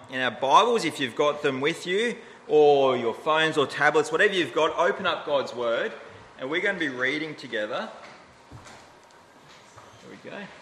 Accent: Queensland, Australia; for some of my childhood, as a Queenslander, we endured some dark days.

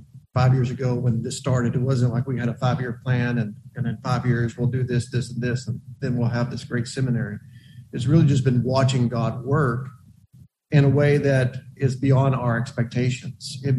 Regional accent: Arkansas, United States; I'm from Arkansas.

